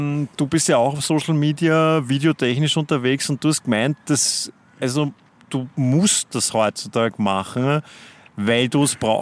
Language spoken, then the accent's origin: German; Vienna, Austria; Ich als Wiener natürlich habe das angenommen